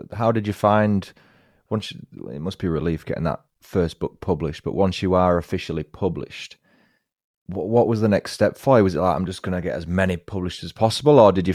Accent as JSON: {"language": "English", "region": "England", "country": "United Kingdom", "said": "I, as you said in your book, I'm from England."}